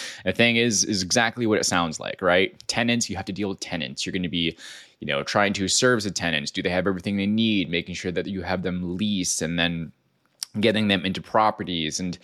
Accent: Hawaii, United States; I grew up on the Big Island of Hawaii, and I didn't know exactly what I wanted

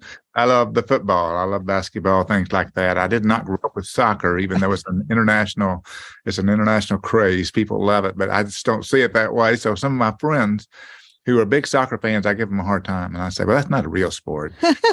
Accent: Oklahoma, United States; I was raised in Oklahoma, in rural Oklahoma.

